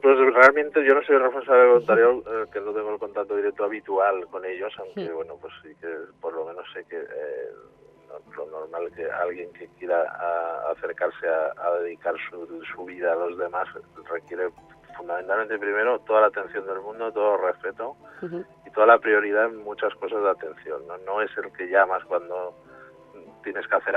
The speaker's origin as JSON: {"language": "Spanish", "town": "Valencia", "region": "Valencian Community", "country": "Spain", "said": "mi tierra de nadie no deja de ser mi ciudad, ¿no? Que es Valencia, que es donde tengo todo lo mío, ¿no?"}